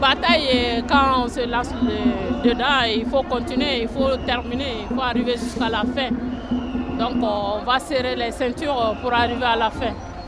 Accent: Mali; French is a second language; moved away as an adult; now in France; je viens du Mali. Ça fait 7 ans et demi.

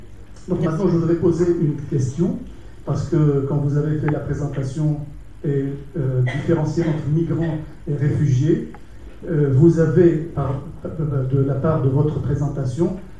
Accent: Lebanon; accent: Lebanese; d'après mon accent, vous avez reconnu, je suis libanais

